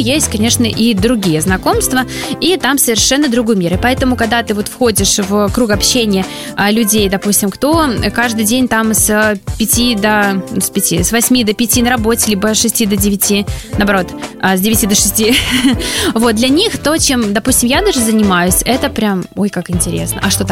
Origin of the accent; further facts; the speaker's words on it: Belarus; И все-таки мы белорусы. Мы чувствуем по-белорусски, мы живем по-белорусски, мы общаемся с нашими родными друзьями, белорусами.